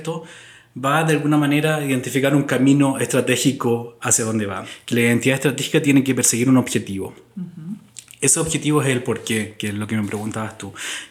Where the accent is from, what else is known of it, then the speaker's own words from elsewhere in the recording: Chile; now in Germany; soy chileno, pero radico hace algún tiempo en Alemania.